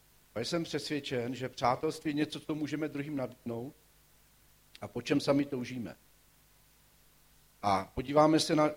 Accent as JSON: {"language": "Czech", "town": "Zlín", "region": "Zlín Region", "country": "Czechia", "tie": "born or raised there", "said": "Já jsem ze Zlína, asi jste se už v Čechách trochu odrodilej, ale ve Zlíně jsme měli obvodního lékaře a když jsem ještě já byl malej"}